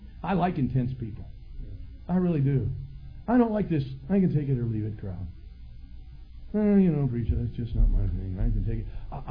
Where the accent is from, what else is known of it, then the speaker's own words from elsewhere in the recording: Ohio, United States; I was raised in Ohio all my life.